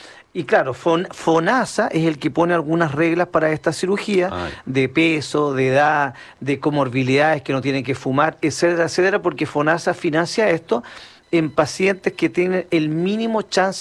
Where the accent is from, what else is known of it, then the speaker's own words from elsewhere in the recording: Puerto Montt, Los Lagos, Chile; yo tengo un cariño especial por la ciudad, por los puertomontinos, por los sureños. Yo trabajo en Santiago, pero me siento como... En mi tierra es esta, o sea, y la echo de menos